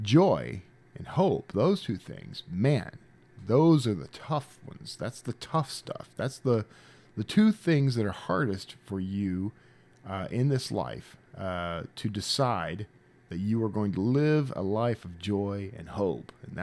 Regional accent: Wild Peach, Texas, United States; also born or lived in Brazoria; in Brazoria, Texas, the town where I was born and grew up. I grew up in Wild Peach, Texas, but Brazoria was like town.

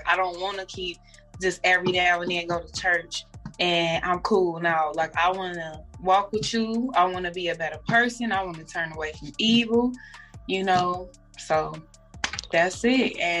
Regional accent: Chicago, Illinois, United States; I'm from Chicago. I was born and pretty much raised, transferring from like the South Side to the West Side of Chicago. West Side raised me.

